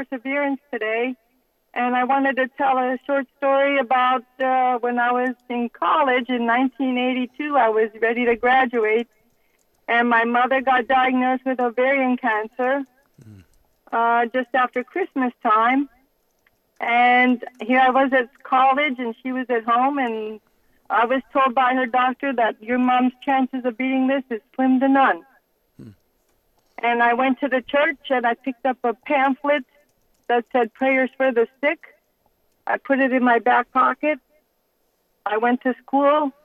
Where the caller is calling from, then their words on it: Toronto, Ontario, Canada; I'm calling from Toronto